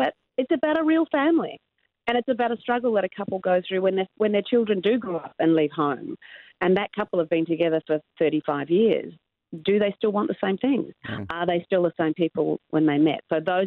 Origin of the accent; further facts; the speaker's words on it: Levin, Wellington, New Zealand; also born or lived in Hawke's Bay; born in Levin. I actually have my own little star on Oxford Street in Levin. Right. I'm very proud of it too. Yeah. I left, but we moved to Hawke's Bay, and then I lived in Wellington for a long time. So I left Wellington when I was about 18, nearly 19.